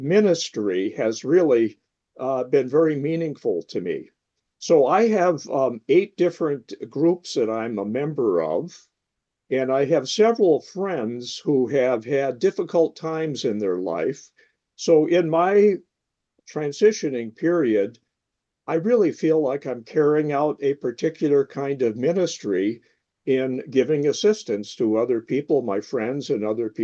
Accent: Ashland, Wisconsin, United States; When I was growing up in Ashland, up on Lake Superior, I went to Catholic grade school.

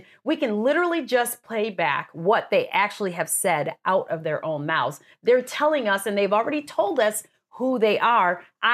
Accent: Minnesota, United States; But it also made me think about being a Minnesotan

